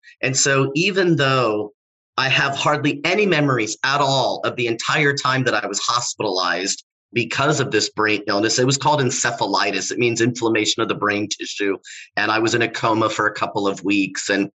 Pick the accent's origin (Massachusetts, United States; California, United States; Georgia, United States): California, United States; also born or lived in Los Angeles / San Diego; I grew up in Southern California, bouncing back and forth between my dad's house in Los Angeles, my mom's house in San Diego. I'm a first-generation American with Mexican heritage.